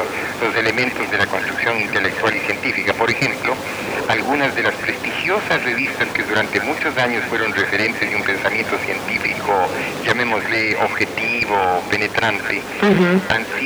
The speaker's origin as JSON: {"language": "Spanish", "country": "Ecuador", "said": "Estoy haciendo un trabajo de investigación ahora sobre el problema del dengue en mi país, en Ecuador."}